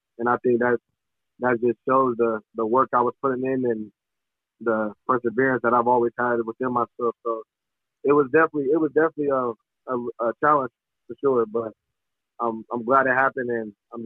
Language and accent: English; Indianapolis, Indiana, United States; growing up in Indianapolis, I went to a private school, coming up, and then I went to a high school called Lawrence North for 2 years before I ended up making a move to Wasatch.